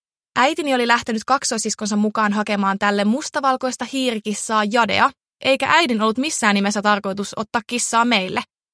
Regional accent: Haapajärvi, North Ostrobothnia, Finland; also born or lived in Turku; Synnyin Turun yliopistollisessa sairaalassa elokuussa vuonna 2000, mutta lähes koko lapsuuteni asuin Pohjois-Pohjanmaalla pienessä kylässä nimeltä Haapajärvi. Kävin ala- ja yläasteen Haapajärvellä.

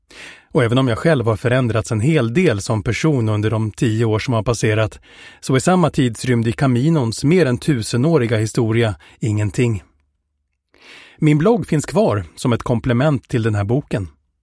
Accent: Stockholm, Stockholm County, Sweden; men såg mig å andra sidan inte alls som en friluftsmänniska, mer som en stockholmare som jobbar med media

